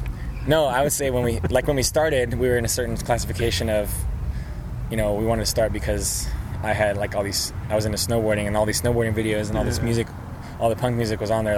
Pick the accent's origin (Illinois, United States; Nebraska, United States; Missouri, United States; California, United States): California, United States; San Diego; we're from San Diego. We wear colorful shirts.